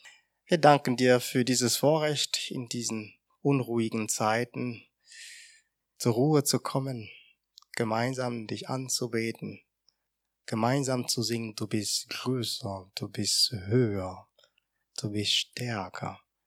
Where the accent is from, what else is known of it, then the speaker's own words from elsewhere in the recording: Cameroon; moved away as an adult; now in Germany; Also ich komme aus Kamerun ursprünglich und ich bin nach meinem Abitur nach Deutschland gekommen und habe in Norddeutschland Wirtschaftsinformatik studiert